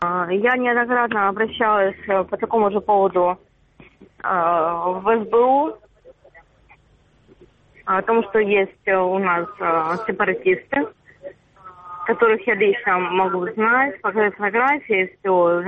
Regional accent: Mariupol, Donetsk Oblast, Ukraine; Здравствуйте, я из города Мариуполя.

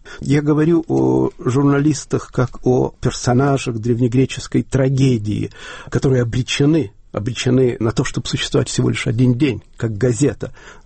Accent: Chernivtsi, Chernivtsi Oblast, Ukraine; Моя семья приехала в Черновцы из Забайкалья. В семье мы говорили по-русски. Я учил украинский язык в школе.

